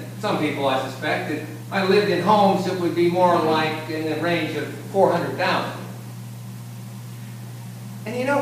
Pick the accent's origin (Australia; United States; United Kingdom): United States; Illinois; moved away; I've been in Kentucky most of my life. I grew up near Chicago.